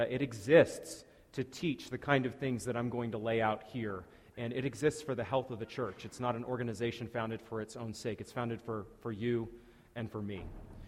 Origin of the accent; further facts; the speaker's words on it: Maine, United States; I will say, by way of bona fides, that I am from Maine, which is sort of like a close cousin to Canada, right?